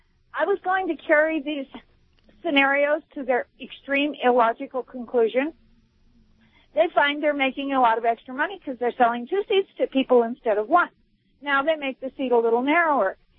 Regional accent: Butte, Montana, United States; also born or lived in Helena; I grew up in Butte, Montana, so.

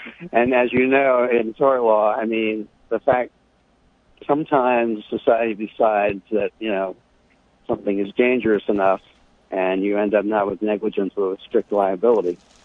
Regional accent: Northeast, United States; I mean, I grew up in a slightly different culture from yours. You know, I grew up in the Northeast

